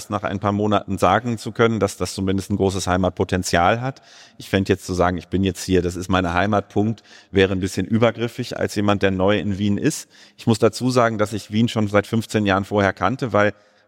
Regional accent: Hagen, North Rhine-Westphalia, Germany; Ich komme eben aus Hagen, ich komme aus einer Welt, wo sich für klassische Musik interessieren Widerstand und bedeutete.

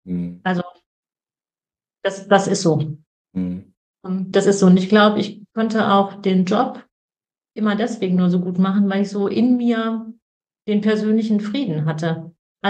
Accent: Northern Germany, Germany; ich komme aus Norddeutschland, das ist ja das Land der Pferde.

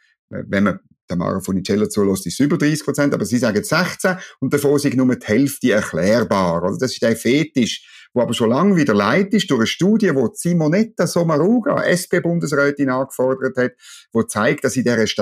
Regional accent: Switzerland; Und für mich als Schweizer, das tönt in den Ohren doch wahnsinnig gut.

